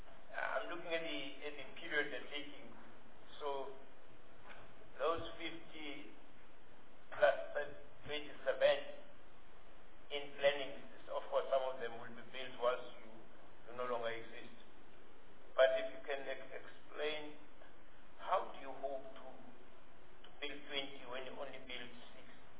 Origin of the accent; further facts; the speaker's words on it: South Africa; I can tell you straight away, I'm a South African, there are many very, very good contractors in this country.